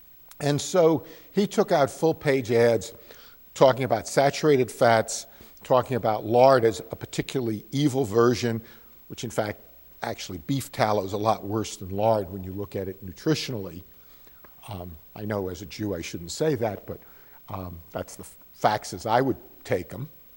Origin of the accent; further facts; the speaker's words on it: Newark, New Jersey, United States; When I was growing up, and I grew up in Newark, New Jersey, anybody who knows Philip Roth and Portnoy's Complaint, Goodbye Columbus, and all of that, he is a graduate of our high school and writes about our neighborhood.